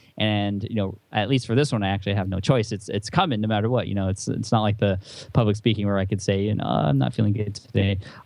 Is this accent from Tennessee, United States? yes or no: no; San Diego, California, United States; we're from San Diego, so we love the beach and stuff.